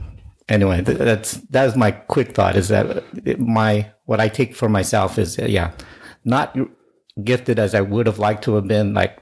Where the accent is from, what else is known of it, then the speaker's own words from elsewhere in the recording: Lodi, United States; I grew up very poor in Lodi